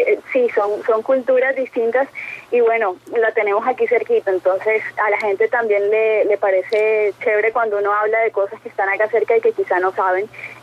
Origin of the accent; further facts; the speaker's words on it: Caribbean Region, Colombia; porque así somos los costeños, somos espontáneos, somos expertos en echar cuentos